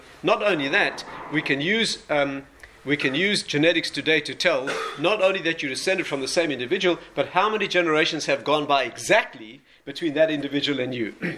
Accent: South Africa; I was raised in South Africa, where lots of good things come from.

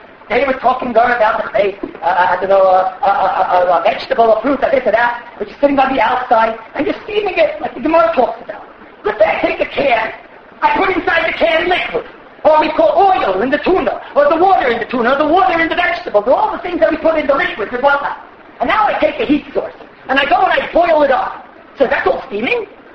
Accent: United States; I'm American

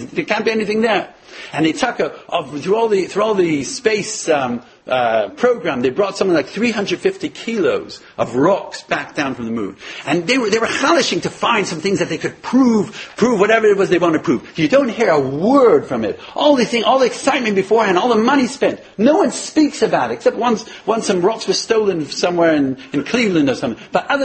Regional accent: Canada; I was a kid growing up in Canada, and we couldn't wait till the moment that they would land on the moon

